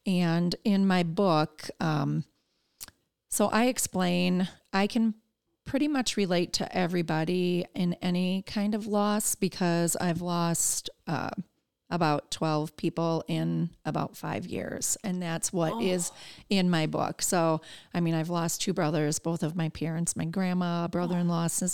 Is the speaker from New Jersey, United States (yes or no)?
no; Milwaukee, Wisconsin, United States; now in Rochester, United States; I grew up in the Milwaukee area.